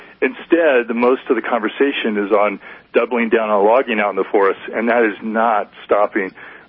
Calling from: Big Bear City, California, United States; Big Bear City, California, so mountains of Southern California.

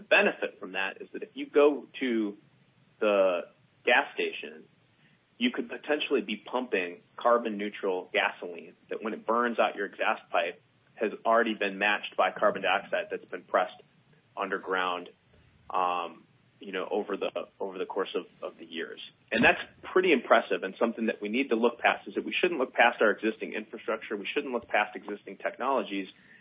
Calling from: Annapolis, Maryland, United States; I'm calling you from Annapolis, Maryland. So it's just outside of Washington, D.C.

